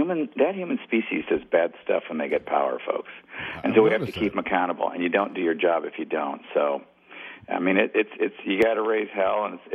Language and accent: English; Detroit, Michigan, United States; Well, I'm from Detroit